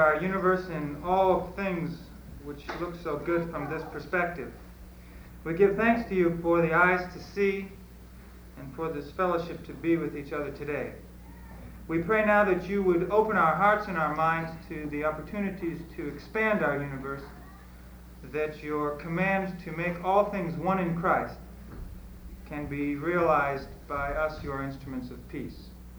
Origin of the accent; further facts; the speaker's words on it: Midwest, United States; also born or lived in East Coast; I grew up in the Midwest. My dad's a Lutheran minister, so I was not privileged to live in one spot for any great length of time. Moved around, lived in the East Coast during my teenage years, and then came back to the Midwest.